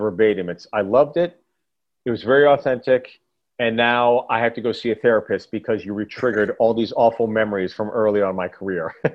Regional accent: Pittsburgh, Pennsylvania, United States; also born or lived in Freehold, United States; Born in Freehold, New Jersey. Grew up in Pittsburgh.

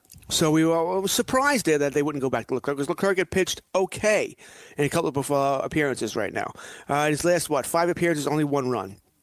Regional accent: Elmont, New York, United States; I grew up in Elmont, which is where Belmont Racetrack is, but I think I've been to that racetrack 2-3 times in my life.

